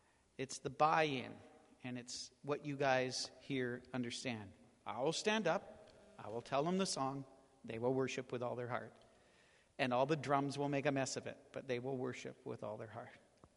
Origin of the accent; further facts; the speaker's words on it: Canada; I'm Canadian